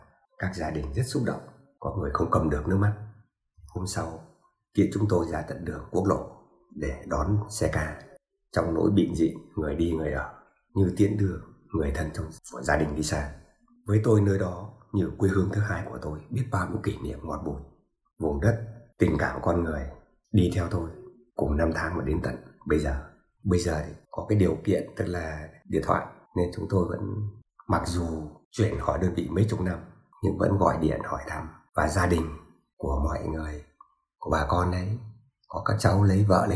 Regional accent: Cẩm Khê, Phú Thọ, Vietnam; Tôi sinh ra thuộc miền Trung Du Bắc Bộ, quê tôi vùng Việt, Cẩm Khê, tỉnh Phú Thọ.

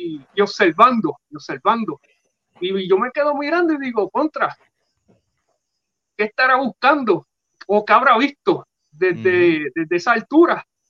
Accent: Ponce, Puerto Rico; Y como quedó establecido que soy de Ponce, pues, mano, yo me iba cada vez que quería buscar esta musa

